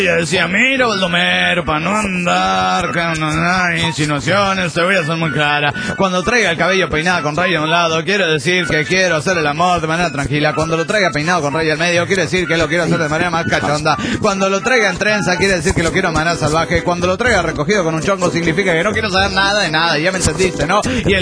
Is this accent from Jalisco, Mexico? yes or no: no; Ciudad Juárez, Chihuahua, Mexico; Hola, soy … de Ciudad Juárez, México.